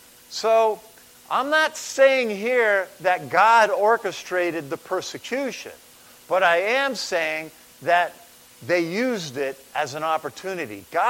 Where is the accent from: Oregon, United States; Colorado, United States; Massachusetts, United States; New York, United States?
New York, United States; I'm from New York. That would be an even bigger stretch.